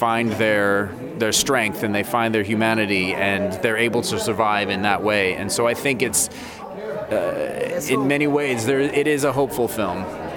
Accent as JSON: {"language": "English", "town": "Barrow", "region": "Alaska", "country": "United States", "tie": "born or raised there", "also_born_or_lived": "Fairbanks", "said": "My mom's family is all from Barrow. I grew up in Barrow and in Fairbanks, and that's my culture. I'm Inupiaq myself"}